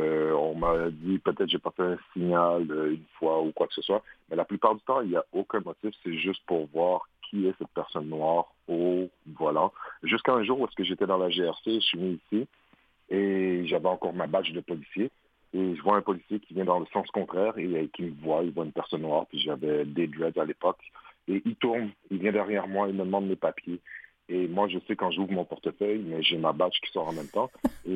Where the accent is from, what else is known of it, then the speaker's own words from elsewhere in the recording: Montreal, Quebec, Canada; la première chose qui est venue pour moi en grandissant à Montréal-Nord